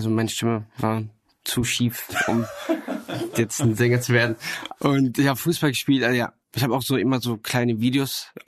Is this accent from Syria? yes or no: yes; Damascus, Damascus Governorate, Syria; German is a second language; Damaskus. Aus der Hauptstadt. Wir haben ganz normal gelebt.